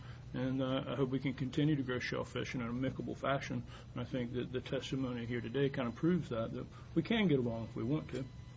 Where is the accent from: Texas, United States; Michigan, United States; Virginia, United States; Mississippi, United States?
Virginia, United States; I grew up on Nassauwaters Creek. I know as well as anybody around